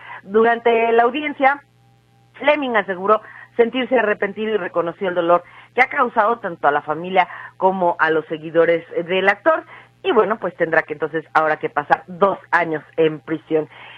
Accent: Mexico; lo importante es sobre todo que también como mexicanos vayamos al cine

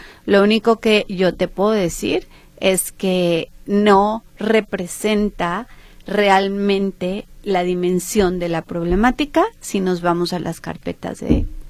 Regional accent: Jalisco, Mexico

